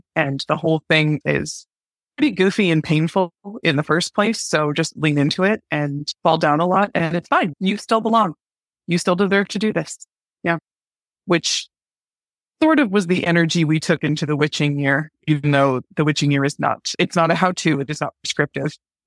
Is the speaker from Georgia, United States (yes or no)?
no; California, United States; I grew up in Northern California near a lot of the 1960s kind of hippie movement witchcraft started.